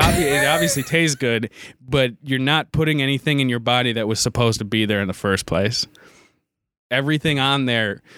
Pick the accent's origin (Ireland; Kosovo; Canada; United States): Ireland; Dude, I'm Irish and you're kind of fucking with me right now.